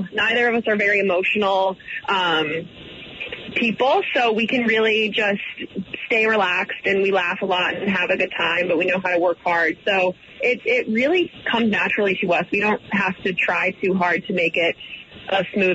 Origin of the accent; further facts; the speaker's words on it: Crested Butte, Colorado, United States; I grew up in Crested Butte, Colorado, so I was able to live with my parents and spend so much time with them.